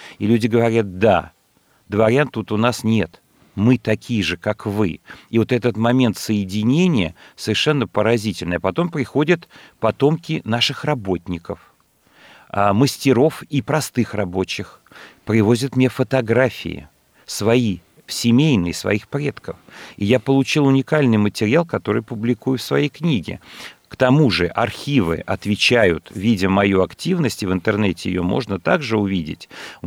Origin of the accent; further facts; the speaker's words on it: Kalmykia, Russia; Я сам калмык.